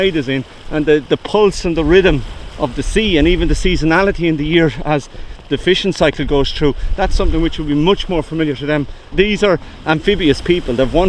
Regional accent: Leinster, Ireland; accent: Wexford; when I lived in Newfoundland, nobody from outside Newfoundland used to believe it when I said I wasn't from Newfoundland, because my accent as a Wexford accent was so similar to what they had there.

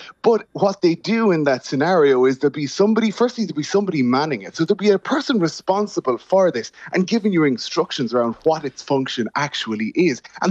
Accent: Ireland; as Irish people

